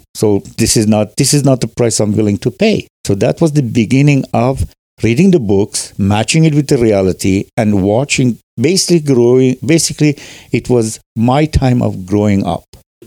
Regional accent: Iran; moved away; I grew up in the Azeri part of Iran, so I knew some, I had some idea about the language.

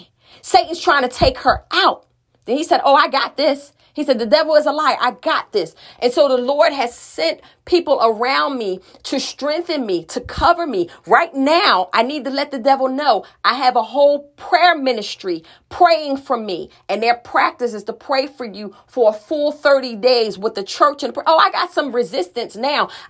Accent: Philadelphia, Pennsylvania, United States; I'm from Philly. I grew up in the heart of North Philadelphia. So there's a toughness deep down on the inside.

